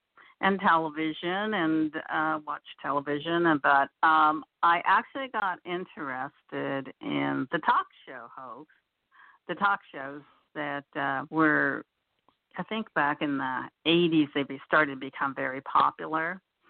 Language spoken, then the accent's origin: English; California, United States; No, I grew up in California